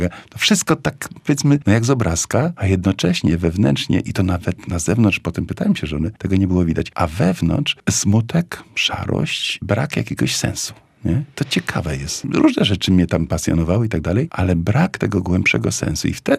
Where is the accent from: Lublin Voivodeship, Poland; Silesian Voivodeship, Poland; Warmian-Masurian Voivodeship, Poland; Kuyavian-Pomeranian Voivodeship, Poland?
Warmian-Masurian Voivodeship, Poland; ja pochodzę z takiej wsi niedaleko tutaj Elbląga